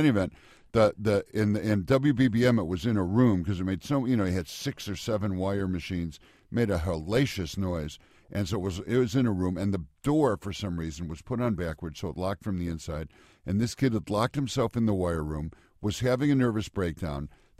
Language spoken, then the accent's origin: English; Chicago, Illinois, United States; moved away as an adult; now in New York, United States; As for me, I come from Chicago. I left and went to New York in 1971, and have never stopped loving the Cubs.